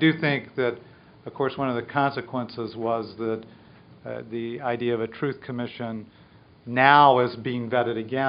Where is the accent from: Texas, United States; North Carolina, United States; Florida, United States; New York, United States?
North Carolina, United States; Since I'm from North Carolina, I do have to point out there was a truth commission in Greensboro, North Carolina